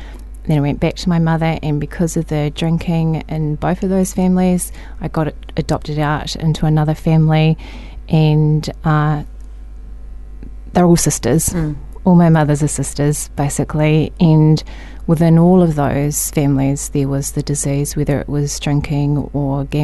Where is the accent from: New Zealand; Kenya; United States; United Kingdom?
New Zealand; Christchurch, Canterbury; Yes, definitely from Christchurch. Have lived here majority of my life. My childhood, I'm part Māori, part Irish, and I grew up in Hampshire Street, Aranui